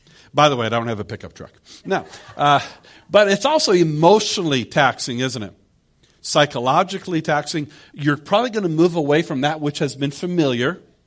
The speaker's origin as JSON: {"language": "English", "region": "Michigan", "country": "United States", "tie": "born or raised there", "said": "people where I grew up in Michigan, other would have been, I'm retiring and I'm moving to Florida."}